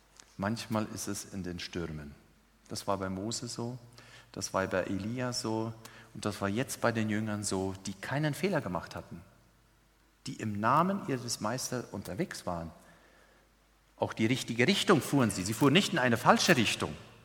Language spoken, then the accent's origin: German; Paraguay; German is a second language; Ich bin in Paraguay aufgewachsen. Ich weiß, was meins ist und deins, aber ihm und ihn. Und darum bitte ich um Entschuldigung, wenn ich sprachlich da meine Mühe habe.